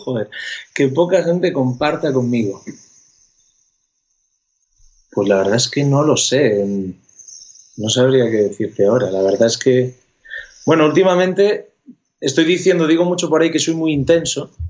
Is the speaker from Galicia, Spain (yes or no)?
yes; Galicia, Spain; now in Madrid, Spain; estuvimos en verano en mi tierra, en Galicia, yo vivo en Madrid, pero soy gallego, nací en Galicia